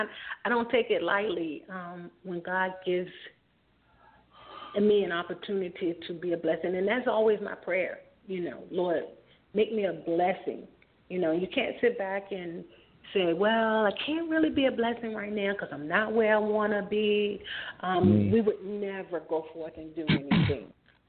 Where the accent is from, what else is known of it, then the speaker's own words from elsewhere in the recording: Richmond, Virginia, United States; And I'm from Richmond, Virginia, and she's here.